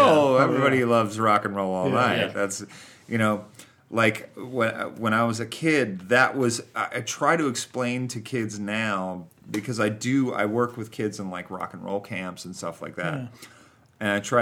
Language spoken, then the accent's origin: English; Cincinnati, Ohio, United States; I grew up in suburban Ohio. I grew up in Cincinnati.